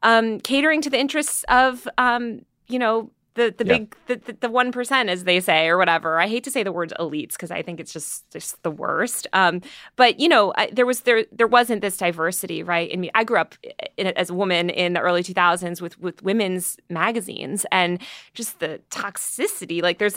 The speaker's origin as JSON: {"language": "English", "region": "New York", "country": "United States", "tie": "born or raised there", "lives_now": "Los Angeles, United States", "said": "Well, I'm a New Yorker. I was born in New York, grew up, most of my family's from there. I lived there over half my life."}